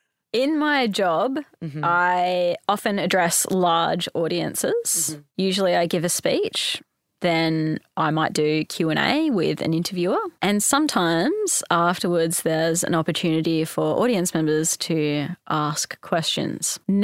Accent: Hobart, Tasmania, Australia; I am. I'm from Hobart.

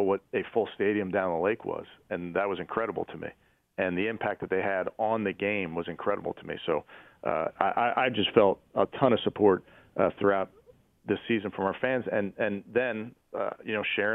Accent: Philadelphia, Pennsylvania, United States; So I get it. I grew up in Philly.

